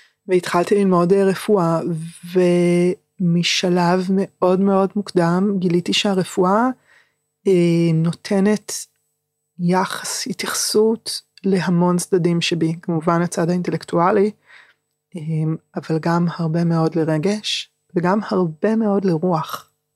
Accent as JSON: {"language": "Hebrew", "town": "Tel Aviv", "region": "Tel Aviv District", "country": "Israel", "tie": "born or raised there", "said": "אני גדלתי ברמת אביב, כל החיים אני גרה שם, באותו קילומטר רבוע. בתוך משפחה של אבא, אמא וארבעה ילדים"}